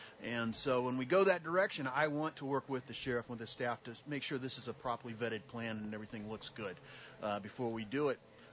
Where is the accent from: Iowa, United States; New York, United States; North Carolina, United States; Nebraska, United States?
Iowa, United States; I grew up in Iowa originally and relate to all those snowstorms and roads.